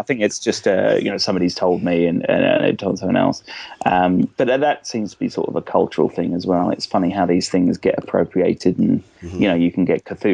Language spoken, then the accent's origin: English; Aylesbury, South East England, United Kingdom; It's more or less written about my hometown of Aylesbury and quite how we seem to integrate in Britain, everybody that comes along.